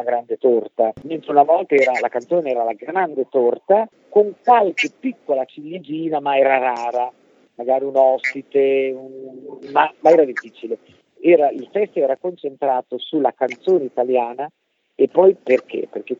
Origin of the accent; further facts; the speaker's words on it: Sanremo, Liguria, Italy; born there; io sono nata a Sanremo